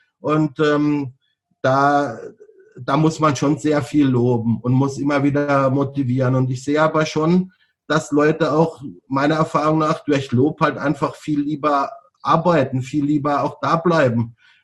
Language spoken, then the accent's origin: German; Baden-Württemberg, Germany; Ja gut, also ich komme ja aus Süddeutschland, gut, ich komme jetzt aus Baden